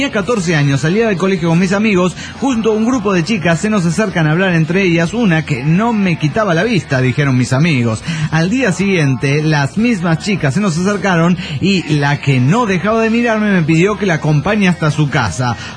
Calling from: Mar del Plata, Buenos Aires Province, Argentina; de Mar del Plata, Argentina.

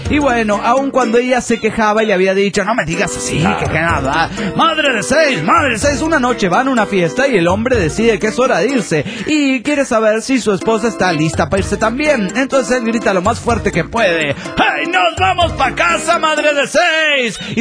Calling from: Cancún, Quintana Roo, Mexico; Soy … de Cancún, Quintana Roo, México.

